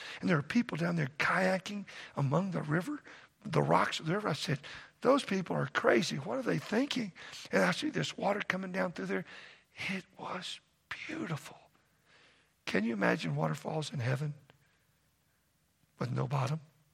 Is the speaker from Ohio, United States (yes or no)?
no; Texas, United States; you know, I grew up in Texas and I came here and somebody said, you got to go to Great Falls.